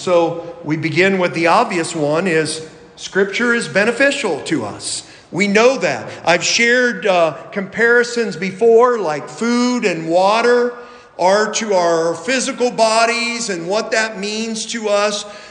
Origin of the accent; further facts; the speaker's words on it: Kettlersville, Ohio, United States; going all the way back when I was a kid and teenager in church growing up in Kettlersville.